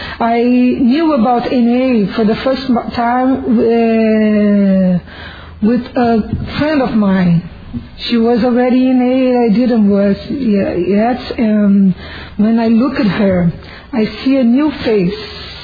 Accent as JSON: {"language": "English", "country": "Brazil", "second_language": "English", "said": "I'm from Brazil"}